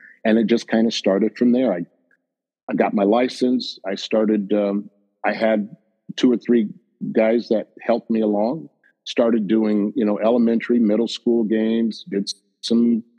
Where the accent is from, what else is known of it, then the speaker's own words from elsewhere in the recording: South Bend, Indiana, United States; also born or lived in Elkhart; Well, I was born in Elkhart. Moved in South Bend since the age of four.